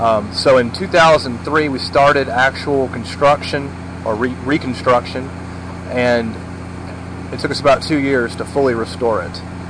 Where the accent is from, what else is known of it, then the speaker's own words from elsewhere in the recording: Nebraska, United States; I'm originally from Nebraska, and we had a railroad that went through the town, and basically that's why our town was founded where it was, because of the railroad station.